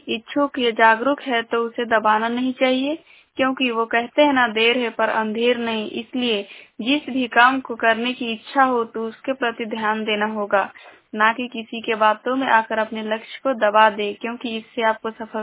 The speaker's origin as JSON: {"language": "Hindi", "town": "Irgua", "region": "Jharkhand", "country": "India", "tie": "born or raised there", "said": "मेरा गांव का नाम इरगुआ है, पोस्ट अर्जुआ, थाना पेटरवार, जिला बोकारो।"}